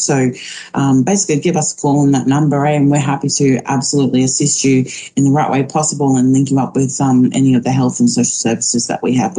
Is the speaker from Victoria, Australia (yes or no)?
no; Queensland, Australia; also born or lived in Ingham; I'm not from this area, but I'm a far north Queensland girl, born in Ingham. Grew up around between Townsville and Cairns. So far north Queensland girl